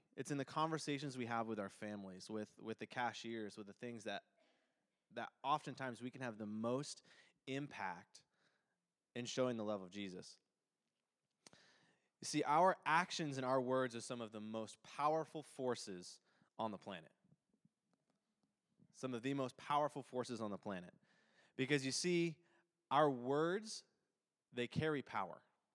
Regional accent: New England, United States; also born or lived in North Carolina; now in Maryland, United States; I have been here at New Life since February 1st. My wife and I moved from North Carolina. Originally, we're from New England.

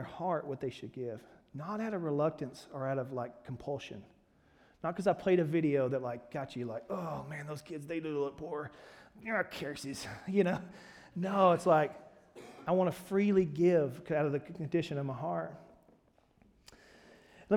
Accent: Alabama, United States; I grew up in Alabama, man. When we had tons of revivals in Alabama, which is always interesting.

